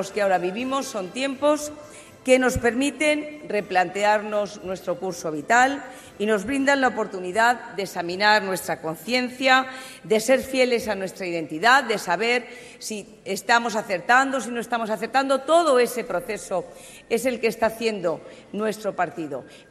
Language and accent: Spanish; Spain; soy española